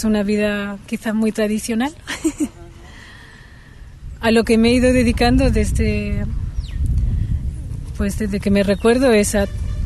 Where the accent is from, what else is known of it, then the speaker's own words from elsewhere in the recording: Spain; born there; nací en España y, bueno, soy ciudadana del mundo.